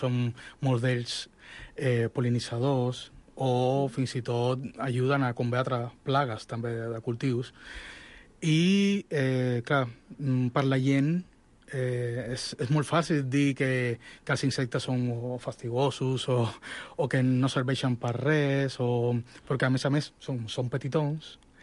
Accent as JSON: {"language": "Catalan", "country": "Cuba", "second_language": "Catalan", "moved": "as an adult", "lives_now": "Barcelona, Spain", "said": "soc cubà, i radico a Barcelona des del 2001."}